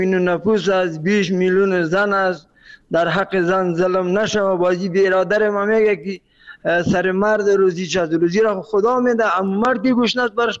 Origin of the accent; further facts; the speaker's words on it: Afghanistan; خودم پورا افغان هستم